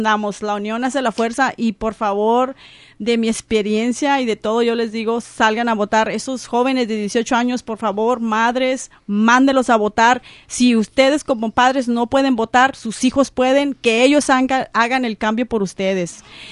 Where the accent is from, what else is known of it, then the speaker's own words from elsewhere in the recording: Mexico; Pero nosotros como mexicanos sí podemos.